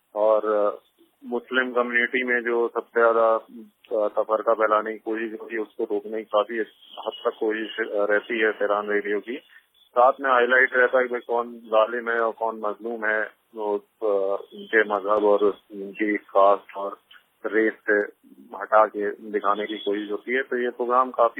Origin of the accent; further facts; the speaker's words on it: Lucknow, Uttar Pradesh, India; मैं लखनऊ इंडिया से हूँ